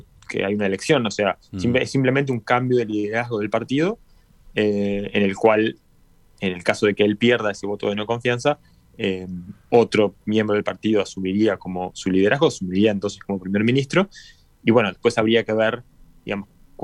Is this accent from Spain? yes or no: no; Uruguay; Obviamente que el hecho de ser uruguayo